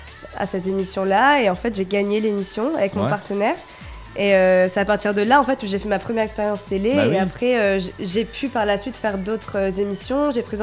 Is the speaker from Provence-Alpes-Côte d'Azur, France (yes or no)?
yes; Antibes, Provence-Alpes-Côte d'Azur, France; also born or lived in Lyon; Je suis née à Lyon, mais dès mes deux ans, j'étais à Antibes, ouais, donc j'ai fait toute ma vie, enfin jusqu'à mes 18 ans à Antibes